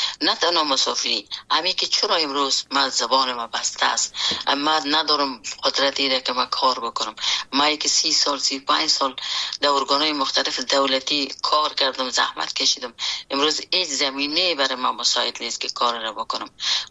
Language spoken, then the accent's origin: Persian; Afghanistan; born or raised there; moved away